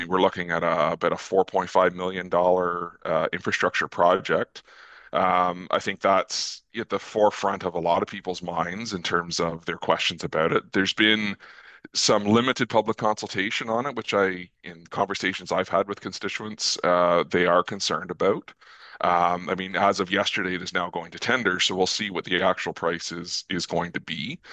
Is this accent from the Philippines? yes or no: no; Rideau Lakes, Ontario, Canada; I grew up in Rideau Lakes in the South Elmsley area